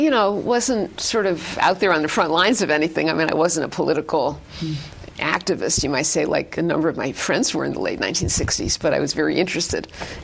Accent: New Haven, Connecticut, United States; also born or lived in New York City, United States; I was born in New York City. My parents moved out of New York City back to my father's hometown in New Haven, Connecticut, when I was a baby, so I grew up outside of New Haven.

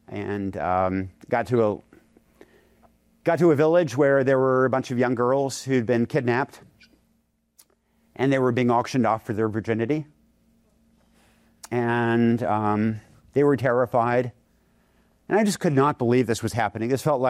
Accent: Yamhill, Oregon, United States; My little hometown of Yamhill is a population about 1,000 on a good day.

